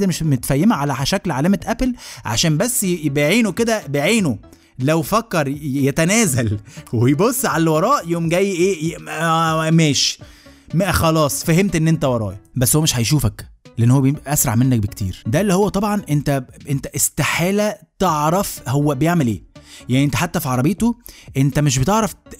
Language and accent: Arabic; Alexandria, Alexandria Governorate, Egypt; now in Cairo, Egypt; عارفين زي كده الاسكندرانيه في القاهره، بنلاقي بعض ودايما كده بنحب بعض احنا بس كلنا.